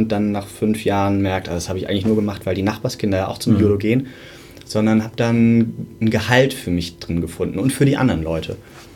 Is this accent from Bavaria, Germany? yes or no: no; Hamburg, Germany; Ich komme aus Hamburg